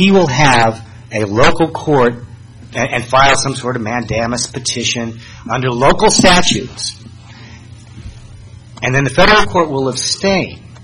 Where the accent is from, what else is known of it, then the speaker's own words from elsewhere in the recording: Alabama, United States; let's say where I'm from. I'm from Alabama.